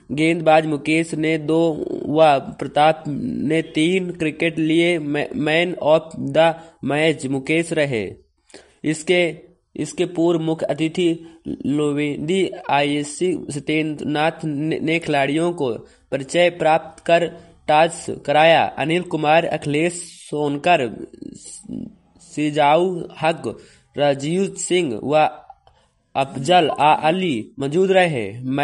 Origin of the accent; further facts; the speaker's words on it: Chitrakoot, Uttar Pradesh, India; मैं चित्रकूट से हूँ।